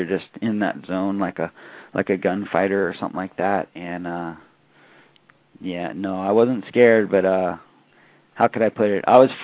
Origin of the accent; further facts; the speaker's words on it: San Clemente, California, United States; Yeah, Joey's probably heard the legends just in my town of, you know, like growing up in San Clemente, there were so many strong athletes that were so influential.